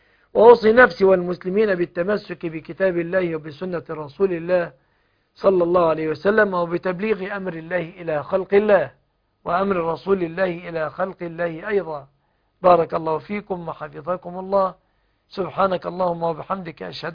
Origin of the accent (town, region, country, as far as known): Egypt